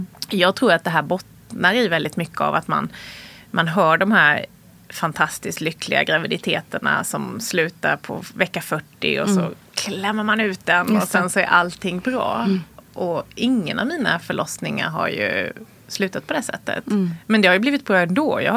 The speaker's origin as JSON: {"language": "Swedish", "town": "Värnamo", "region": "Jönköping County", "country": "Sweden", "lives_now": "Stockholm, Sweden", "said": "oavsett om man föder i glesbygden i Norrland eller här i Stockholm eller hemma i Värnamo"}